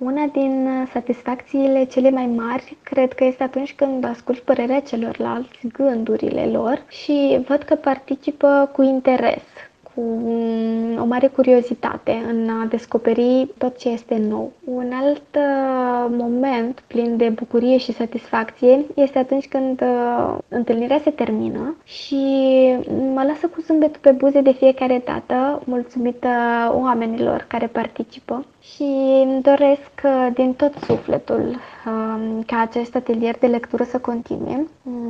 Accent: Vidra, Vrancea County, Romania; moved away; Eu sunt din Vidra, județul Vrancea. Acolo m-am născut și am petrecut copilăria, unde am amintiri foarte frumoase și liniștite, dar sunt plecată de mult timp din România, de aproximativ 16 ani. În străinătate m-am stabilit cu familia

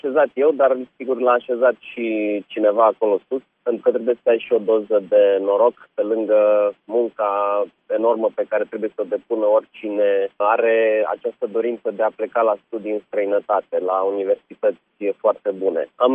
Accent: Piatra Neamț, Neamț County, Romania; Sunt din Piatra Neamț, toată familia mea este din zona Neamțului

